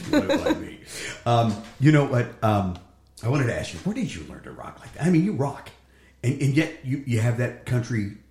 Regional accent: Cleveland, Ohio, United States; I grew up in Cleveland, which is, they call the rock and roll capital of the world.

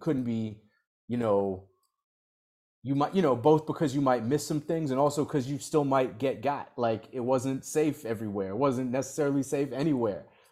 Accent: Boston, Massachusetts, United States; also born or lived in New York; I did live in New York for about 15 years. You know, I grew up in the Boston area.

